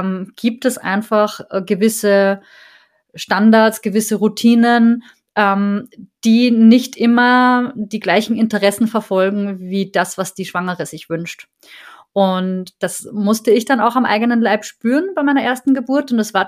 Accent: Austria; Ich bin ja Österreicherin

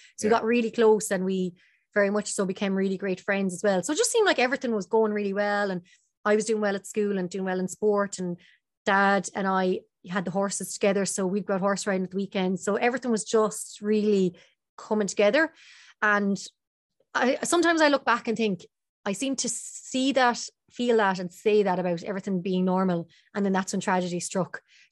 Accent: Dublin, Leinster, Ireland; also born or lived in Connemara; I was born in Dublin, and I went to St. Tractas in, just in near Dundrum, and I went there first.

